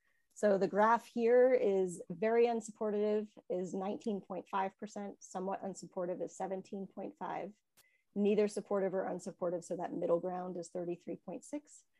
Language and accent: English; New Hampshire, United States; also born or lived in Massachusetts; I grew up in New Hampshire, and then I moved to Massachusetts for high school and college.